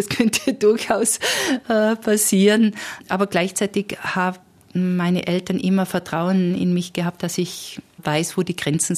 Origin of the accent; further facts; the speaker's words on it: Schönberg im Stubaital, Tyrol, Austria; Also ich komme aus der Autobahnortschaft, nämlich Schönberg im Stubaital, die durch die Autobahnmaut eingekesselt ist.